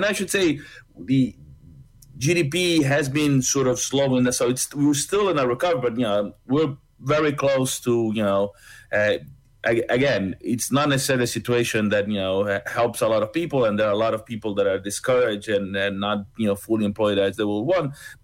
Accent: Argentina; I come from Latin America. We did in Argentina with 200 and something percent.

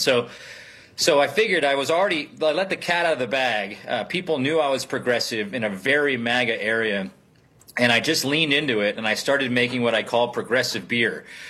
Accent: Stevens Point, Wisconsin, United States; also born or lived in New York City; Yeah, so I grew up in Wisconsin, in Stevens Point, Wisconsin, but I had, lived in New York City and was doing management consulting for Facebook, Oracle, and Google, and moved back to Wisconsin

